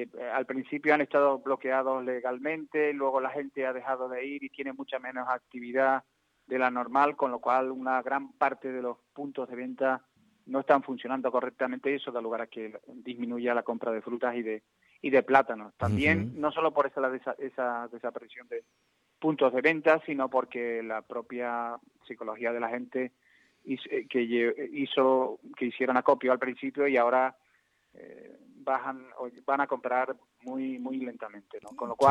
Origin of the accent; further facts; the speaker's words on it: Canary Islands, Spain; estamos compitiendo nosotros, los canarios, con grandes multinacionales